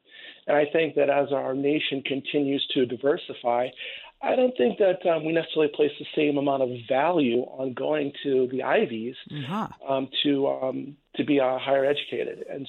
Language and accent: English; Minneapolis, Minnesota, United States; So I'm African-American male, born and raised in North Minneapolis, went to Breck for middle school, mm-hmm. Minneapolis North for high school.